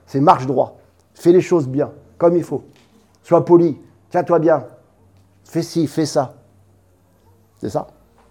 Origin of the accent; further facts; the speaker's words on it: Normandy, France; Oui, parce que chez nous, je suis bien de Normandie, on fait le calva.